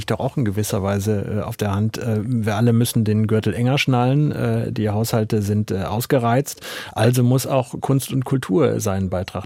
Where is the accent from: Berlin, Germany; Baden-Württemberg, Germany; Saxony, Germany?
Saxony, Germany; Leipzig; meiner Heimatstadt Leipzig